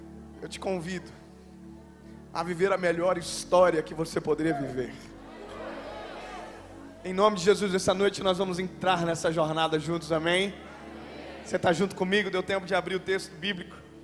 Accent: Joinville, Santa Catarina, Brazil; eu sou de Joinville, Santa Catarina.

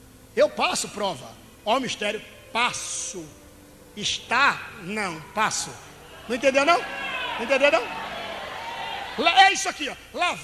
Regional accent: Bahia, Brazil; Vem não, olha, vem, eu sou baiano, vem não.

